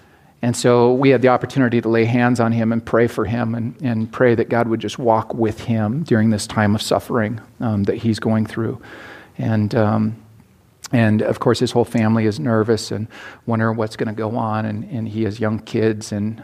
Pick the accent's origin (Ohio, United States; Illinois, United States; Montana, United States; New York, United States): Montana, United States; And if I grew up in Eastern Montana, so I can say this